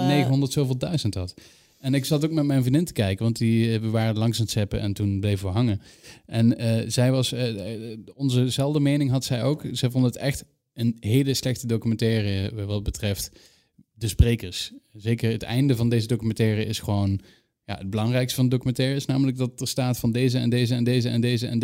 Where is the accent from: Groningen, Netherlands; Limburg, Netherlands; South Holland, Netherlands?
Limburg, Netherlands; Als Limburger weet ik er alles